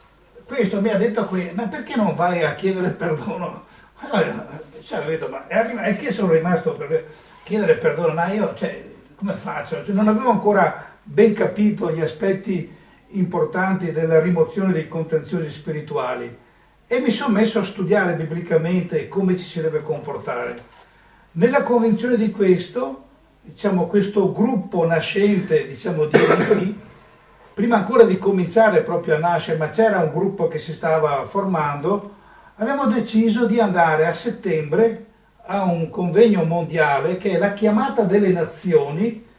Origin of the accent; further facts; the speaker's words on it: Venice, Veneto, Italy; born there; Io sono nato a Venezia, sono veneto